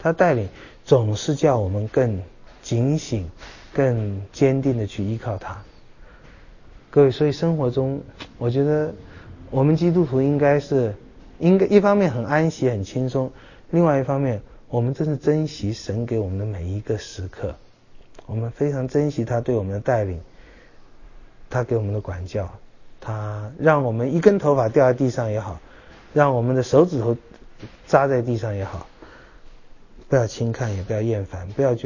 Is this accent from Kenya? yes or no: no; China; 那我们中国人有的时候用的不当了，打是爱骂是情啊